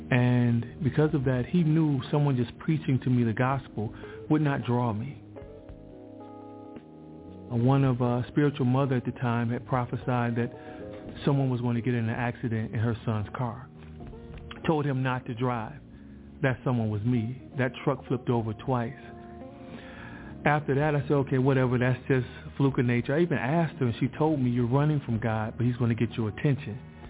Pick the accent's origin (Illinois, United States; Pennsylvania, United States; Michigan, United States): Michigan, United States; Detroit; Growing up in Detroit as a young boy, I faced many challenges because at 6 years old, my mother and father, they divorced.